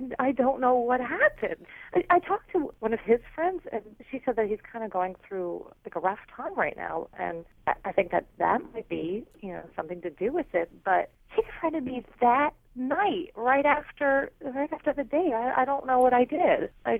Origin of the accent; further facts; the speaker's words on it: Springfield, United States; I'm from Springfield. I listen to your show all the time.